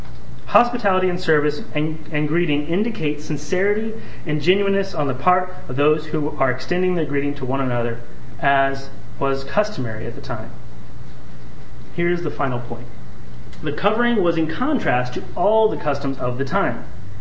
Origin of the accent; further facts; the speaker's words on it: Kansas, United States; I'm from Kansas, and in Kansas, we don't usually greet each other that way.